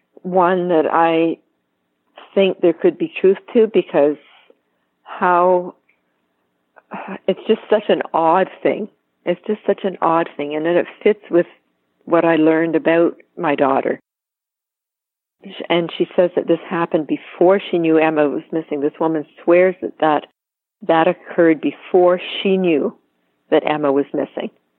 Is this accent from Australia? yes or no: no; Ontario, Canada; I guess he knew I was from Ontario.